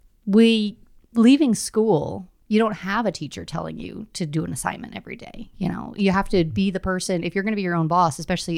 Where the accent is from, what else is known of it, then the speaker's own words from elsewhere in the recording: Quebec, Canada; So I grew up like way up, tiny little town of 2,000 people, native reservation, middle of nowhere.